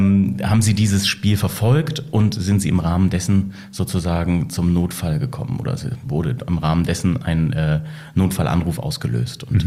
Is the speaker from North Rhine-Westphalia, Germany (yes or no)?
no; Bremen, Germany; aber ich komme wahrhaftig aus Bremen, bin dort aufgewachsen, bin 15 Minuten vom Stadion entfernt groß geworden